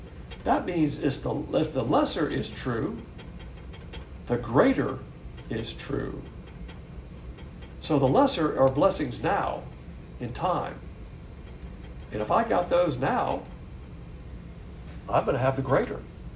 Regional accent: the South, United States; As a Southerner, I don't like that expression, going south.

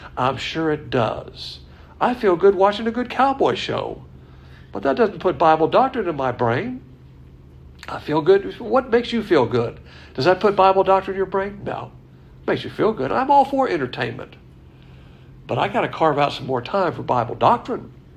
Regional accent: the South, United States; I call it a plantation because I'm a Southerner

